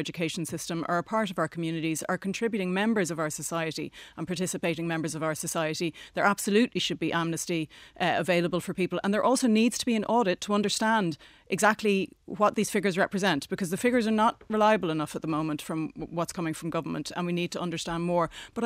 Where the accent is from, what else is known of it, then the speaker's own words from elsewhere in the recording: Ireland; It is not the values that we hold as Irish people